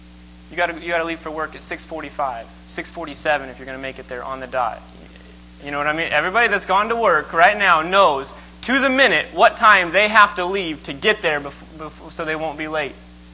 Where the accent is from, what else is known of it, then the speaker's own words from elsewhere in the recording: United States; born there; Thank God I was born in America.